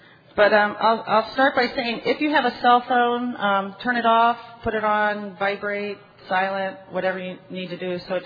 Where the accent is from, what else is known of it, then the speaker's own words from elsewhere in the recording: Vero Beach, Florida, United States; I'm from Vero Beach, Florida. And I am a member of the Vero 12 and 12 group.